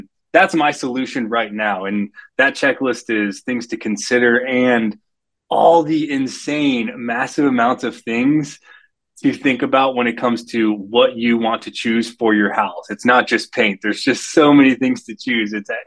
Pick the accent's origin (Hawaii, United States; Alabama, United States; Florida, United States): Florida, United States; I'm a huge fan, especially growing up in Florida. I came to Georgia and I was like, whoa, all the houses here are wood frame.